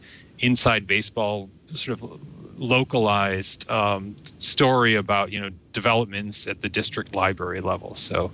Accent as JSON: {"language": "English", "region": "Midwest", "country": "United States", "tie": "born or raised there", "said": "I grew up in the Midwest"}